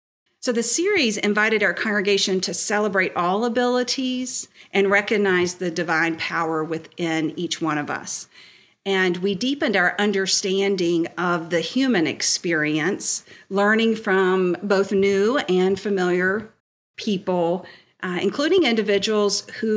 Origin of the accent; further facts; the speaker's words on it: North Carolina, United States; both my husband and I grew up in North Carolina and we learned North Carolina history. And so for our daughters, learning Virginia history has been a little bit different.